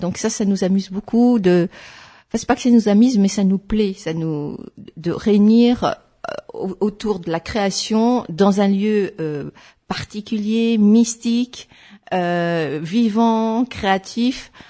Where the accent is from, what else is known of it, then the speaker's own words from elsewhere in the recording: Rennes-le-Château, Occitanie, France; on vient de nos montagnes mystiques, vois-tu. On vient de Rennes-le-Château